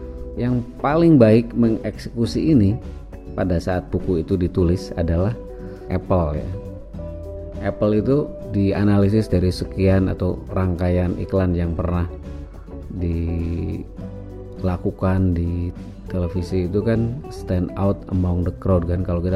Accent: Bandung, West Java, Indonesia; born there; padahal di kota kelahiran saya di Bandung 0102 itu angkot jurusan Cicaheum gitu.

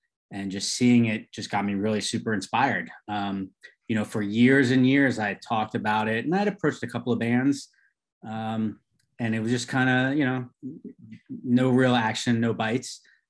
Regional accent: Florida, United States; You know, but growing up in South Florida, I'd been to the beach

